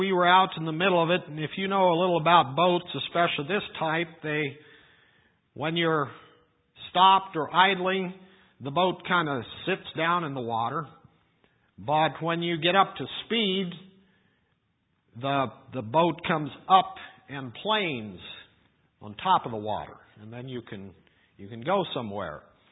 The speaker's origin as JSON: {"language": "English", "region": "Iowa", "country": "United States", "tie": "born or raised there", "said": "Now, I grew up in Iowa, and I've been on a few rivers there, and That's where I've lived most of my life."}